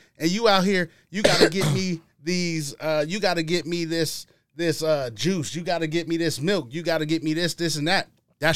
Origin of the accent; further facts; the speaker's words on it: Mississippi, United States; And growing up in Mississippi too, because we listen to a lot of New Orleans.